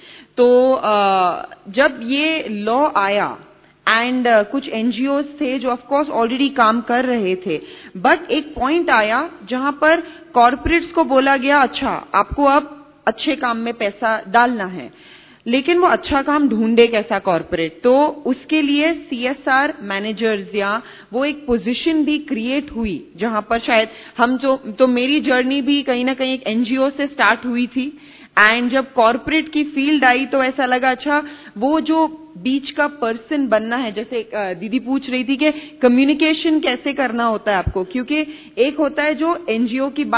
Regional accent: Pune, Maharashtra, India; मैं पुणे से आई हूं

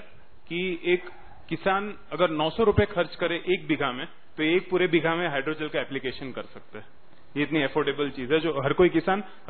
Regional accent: Bharuch, Gujarat, India; हम जिस जिले से आते हैं भरूच से, 800 mm बारिश है

